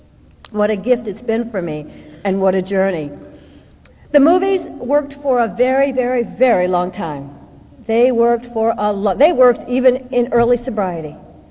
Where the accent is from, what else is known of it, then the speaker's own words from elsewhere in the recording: the South, United States; I was black, I was a girl, and I grew up in the South, and I was poor.